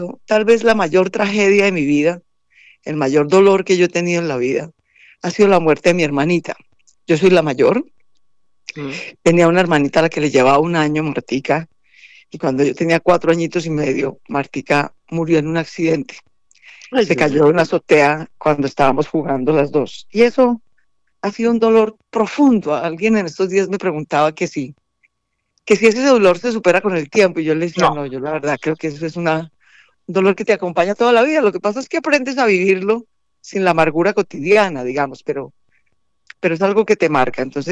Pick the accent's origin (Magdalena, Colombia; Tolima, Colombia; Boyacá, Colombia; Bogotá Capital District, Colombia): Bogotá Capital District, Colombia; Bogotá; born there; Yo nací en Bogotá, pero mis abuelos, tanto paternos como maternos, vienen de Cundinamarca. Mis abuelos maternos llegaron de UNE, Cundinamarca, y mis abuelos paternos en parte de Cundinamarca